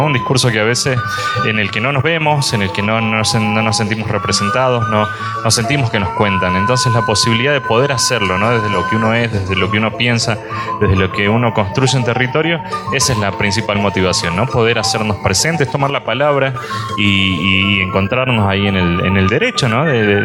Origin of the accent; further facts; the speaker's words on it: Argentina; soy de Argentina.